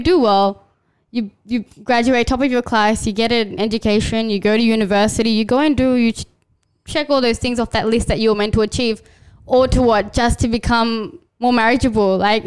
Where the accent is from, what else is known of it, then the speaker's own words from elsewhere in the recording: Australia; I feel like because I was brought up in Australia, I have maybe a different perspective